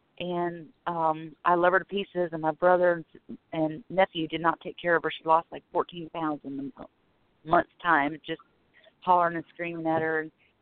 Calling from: Florida, United States; From Florida.

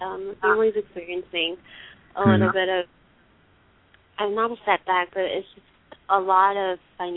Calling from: South Carolina, United States; Calling from South Carolina.

